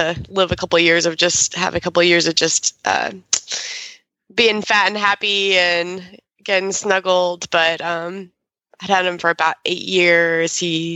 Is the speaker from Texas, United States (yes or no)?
no; Tennessee, United States; We've got a gal from Tryon, and I'm coming from Tennessee, and I, as I told Glenn, I would not bet against a Southern broad